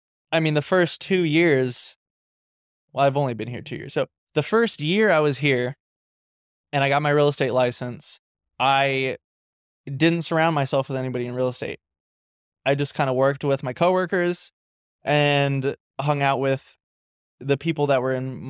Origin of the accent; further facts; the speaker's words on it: California, United States; now in Florida, United States; I'm from California, by the way.